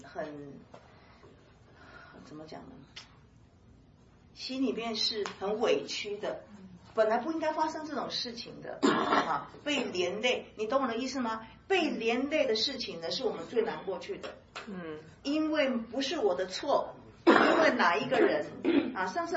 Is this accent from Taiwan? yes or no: yes; Taiwan; 我们是台湾人啊，讲厦门话